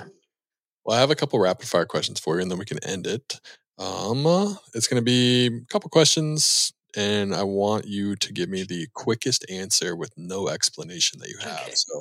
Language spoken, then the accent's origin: English; Charlotte, North Carolina, United States; I'm from Charlotte, so not Atlanta, but Southeast. We love our Chick-fil-A, man.